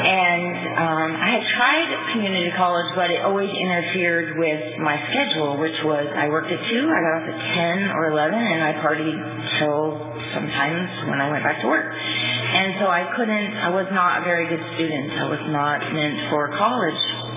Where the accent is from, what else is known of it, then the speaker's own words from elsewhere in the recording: Dos Palos, California, United States; Like I said, I'm from Dos Palos, which is a small little dirt plot off of 152 between, I don't know, Chowchilla and Las Vegas. I moved around a lot when I was a kid